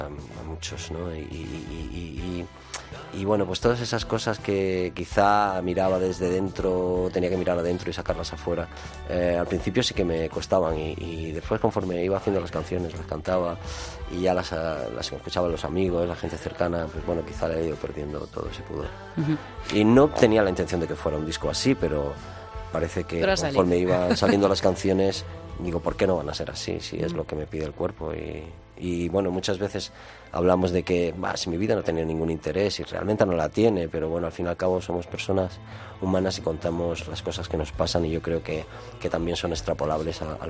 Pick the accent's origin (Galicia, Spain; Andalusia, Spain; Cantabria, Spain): Andalusia, Spain; Almería; moved away; mi entrada en el 86 aquí, cuando me vine de Almería